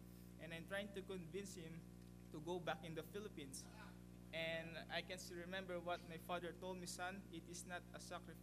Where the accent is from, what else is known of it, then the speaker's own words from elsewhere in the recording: Cambodia; I'm ready to go back home to Cambodia